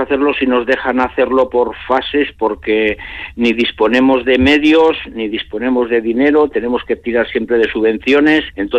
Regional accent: Navarre, Spain; Pues porque soy navarro y buscaba algo que estuviera cerca de Vitoria para el trabajo, no pasar ningún puerto y siempre mirando hacia Navarra.

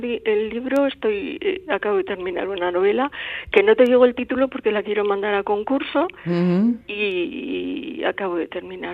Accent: Basque Country, Spain; accent: Basque; querían mi acento vasco.

